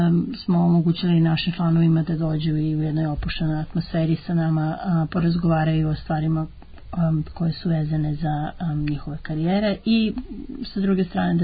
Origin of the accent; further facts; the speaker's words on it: United Kingdom; jer mi smo svi iz Britanije i britanski državljani također